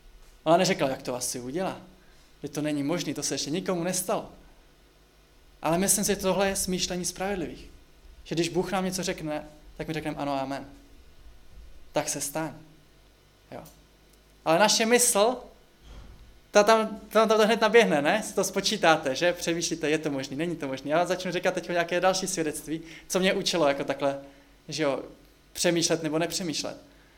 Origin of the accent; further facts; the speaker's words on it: Liberec, Liberec Region, Czechia; now in Prague, Czech Republic; já jsem z Liberce a před 10 rokama, když jsem tam ještě byl